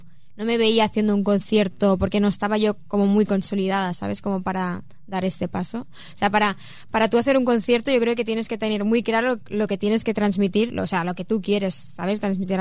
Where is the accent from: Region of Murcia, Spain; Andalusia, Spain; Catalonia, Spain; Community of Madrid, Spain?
Catalonia, Spain; Como buena catalana soy muy rata.